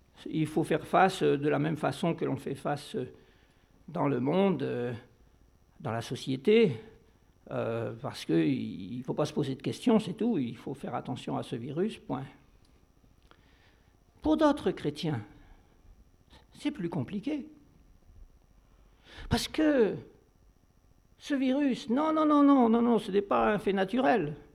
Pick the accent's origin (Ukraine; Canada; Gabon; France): France; je suis français.